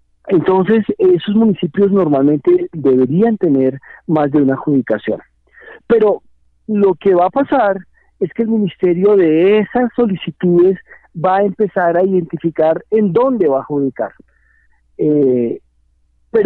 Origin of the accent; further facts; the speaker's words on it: Colombia; Nosotros como colombianos y colombianas tenemos derecho a fundar medios masivos de comunicación